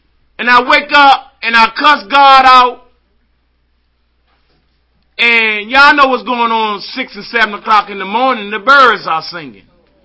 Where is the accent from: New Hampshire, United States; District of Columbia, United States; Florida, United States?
District of Columbia, United States; Washington; I was living in a rooming house. I'm from Washington, D.C. I was living in a rooming house on 49th and Nanny Helen Burroughs.